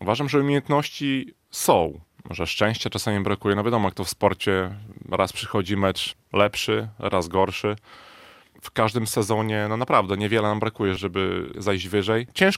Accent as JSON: {"language": "Polish", "town": "Bielsk Podlaski", "region": "Podlaskie Voivodeship", "country": "Poland", "said": "pochodzę z Bielska Podlaskiego, jest to drużyna z mojego miasta"}